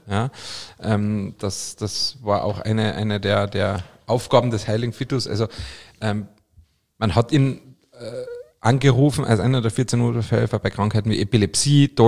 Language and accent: German; Carinthia, Austria; in meiner Heimat Kärnten gibt es ein Sankt Veit